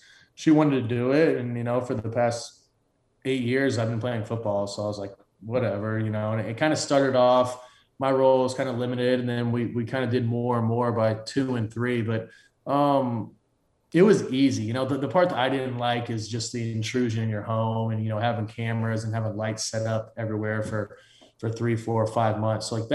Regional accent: Indiana, United States; I was in from Indiana, so I'm in Big Ten, Notre Dame country. I didn't have a clue where Vandy was.

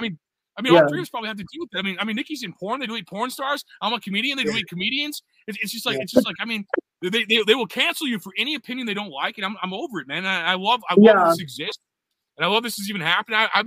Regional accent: United States; I'm American. I love this country.

